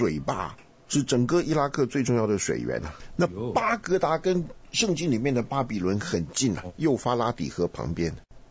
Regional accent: Taiwan; accent: Taiwanese Mandarin

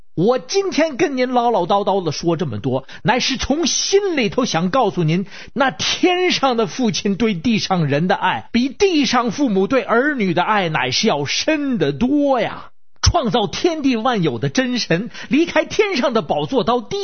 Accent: Beijing, China

